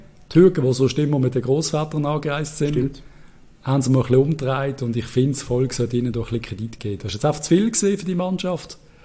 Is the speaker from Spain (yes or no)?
yes; Spain; Als Spanier, ja, das ist ja ganz klar.